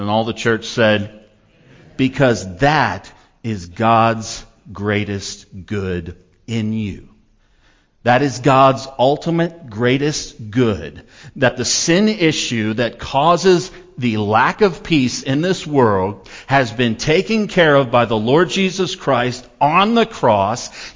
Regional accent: Kansas, United States; I came from Kansas. They always say, shalom, y'all.

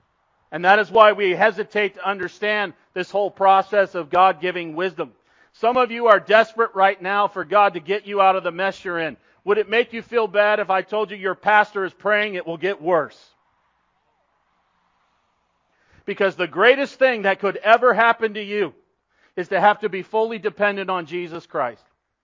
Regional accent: California, United States; I grew up in Southern California.

